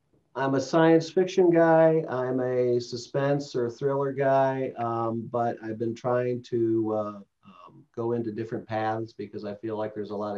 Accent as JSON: {"language": "English", "region": "Midwest", "country": "United States", "said": "So I'm a Midwesterner, lived in a lot of different places, but I reside in Chicagoland."}